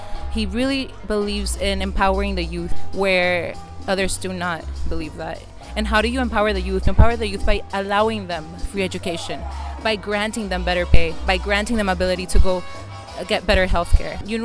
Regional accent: Venezuela; I'm from Venezuela, and I'm 25.

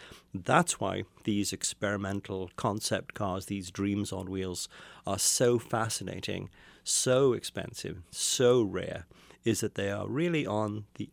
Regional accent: United Kingdom; I'm a child of the 50s, so being brought up in the UK, I'm watching American movies and seeing what Americans drove

